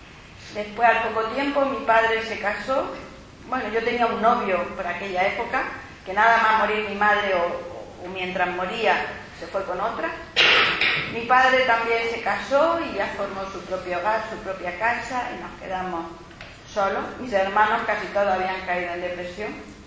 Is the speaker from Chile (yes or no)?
no; Cazorla, Andalusia, Spain; Yo me acuerdo que de pequeña en Cazorla había siempre un cuadro de honor en mi colegio